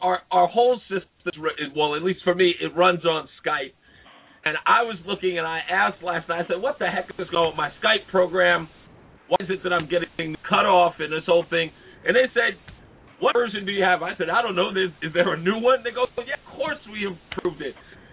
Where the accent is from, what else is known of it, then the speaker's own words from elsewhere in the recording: New York, United States; Because I am from New York, and Mary's from New York.